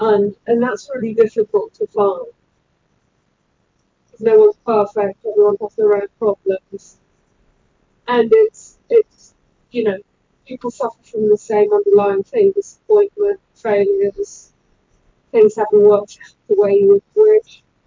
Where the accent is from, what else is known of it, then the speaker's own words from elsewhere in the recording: London, United Kingdom; From the UK, from London.